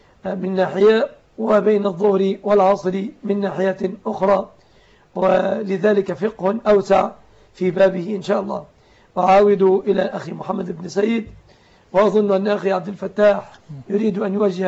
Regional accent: Egypt; وأن يحفظ بلادنا مصر

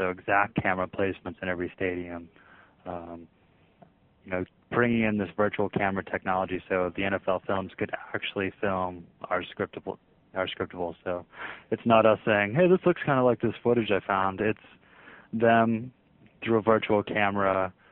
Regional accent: St. Louis, Missouri, United States; Well, I grew up in St. Louis. It was a big sports town

